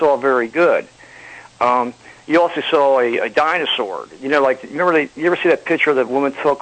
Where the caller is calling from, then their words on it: Maryland, United States; I'm from Maryland.